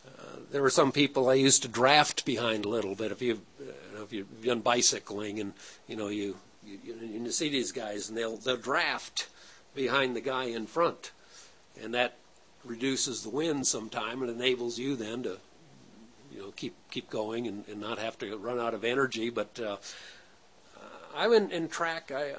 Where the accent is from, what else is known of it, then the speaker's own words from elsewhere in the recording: Pasadena, California, United States; And then we went to Pasadena that year. Well, I grew up in Pasadena, big deal.